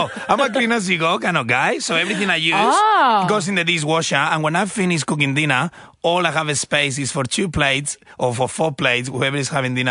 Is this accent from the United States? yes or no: no; Australia; I'm just an Australian bloke with a funny accent